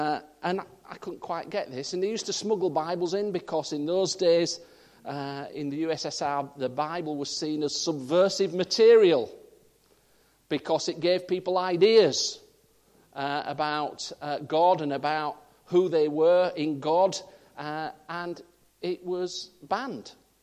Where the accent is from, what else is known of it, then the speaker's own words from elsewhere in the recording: Leeds, Yorkshire and the Humber, United Kingdom; I'm originally from Leeds.